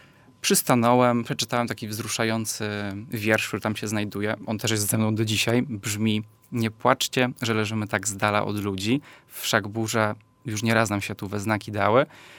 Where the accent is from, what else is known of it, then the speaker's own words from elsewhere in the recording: Krosno, Subcarpathian Voivodeship, Poland; Pochodzę z Krosna i jak sięgam pamięcią, to te pierwsze wycieczki z rodzicami zawsze były w Beskid Niski, w Bieszczady.